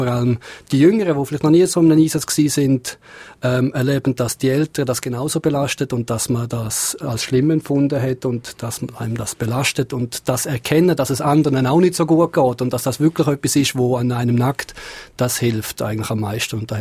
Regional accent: Switzerland; Man tritt als Schweizer auf, vertritt sein Land dort.

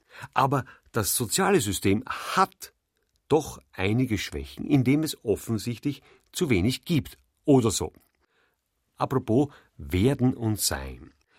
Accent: Vienna, Austria; Die meisten glauben ja noch, die Gesetze werden bei uns in Wien gemacht.

